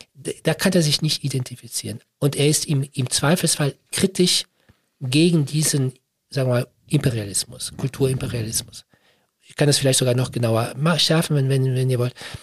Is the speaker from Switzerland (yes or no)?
yes; Switzerland; born there; Ich bin in der Schweiz geboren, aber mein Vater ist Italiener, meine Mutter war Deutsche, sie war protestantisch, aber irgendwie atheistisch, mein Vater war katholisch, aber irgendwie agnostisch.